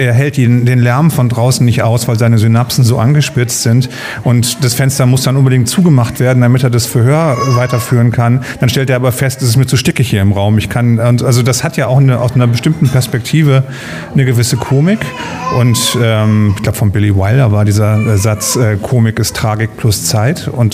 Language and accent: German; Schleswig-Holstein, Germany; born there; Ich selber bin ja gebürtig aus Nordfriesland.